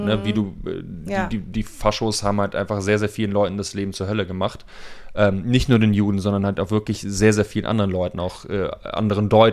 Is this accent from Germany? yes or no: yes; Germany; Ja, ich bin Deutscher.